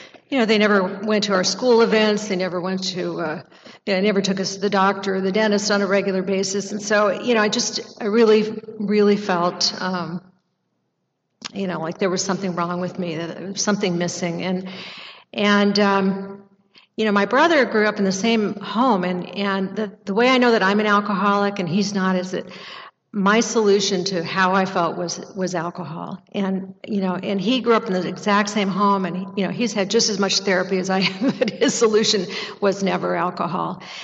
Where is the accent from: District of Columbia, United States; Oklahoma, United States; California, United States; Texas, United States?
California, United States; I grew up in Northern California, the product of two alcoholic parents who told us over and over again they never really wanted to have kids